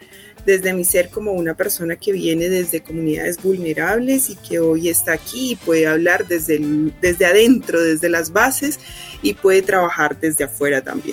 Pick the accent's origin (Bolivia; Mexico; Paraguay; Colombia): Colombia; Bueno, primero, siendo colombiana, hola a todos, ¿no?